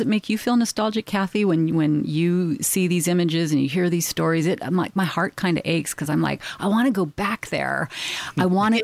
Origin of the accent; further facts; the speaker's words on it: Santa Cruz, California, United States; oh, I'm from Santa Cruz, and now I have this layer to my identity as a Santa Cruzan, and I'm likely to be more invested to further the culture of jazz in Santa Cruz.